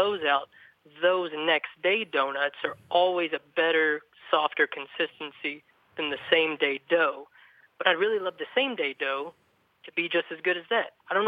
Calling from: Louisville, Kentucky, United States; I'm calling from Louisville, Kentucky.

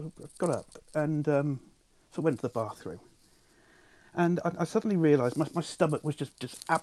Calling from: Swindon, South West England, United Kingdom; I'm calling you from Swindon.

